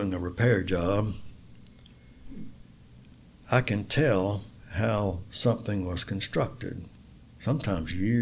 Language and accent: English; Florida, United States; Well, I'm from Florida. I'm not familiar with basements. We don't have basements in Florida.